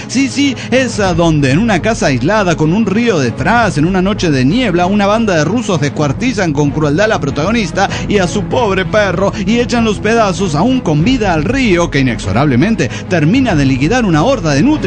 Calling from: Querétaro, Mexico; de Querétaro.

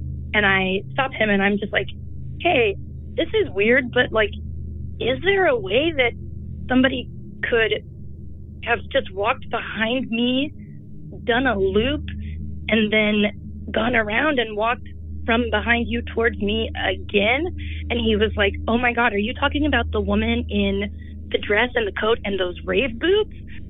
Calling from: Kansas City, Missouri, United States; I am calling you from Kansas City, but this happened in Brooklyn.

